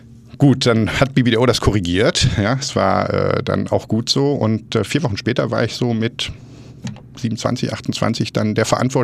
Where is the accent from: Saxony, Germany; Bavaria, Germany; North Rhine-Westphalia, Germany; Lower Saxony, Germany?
North Rhine-Westphalia, Germany; Essen; Ich bin dann hier in Deutschland geboren, mit zahlreichen Geschwistern aufgewachsen im Ruhrgebiet, komme gebürtig aus Essen.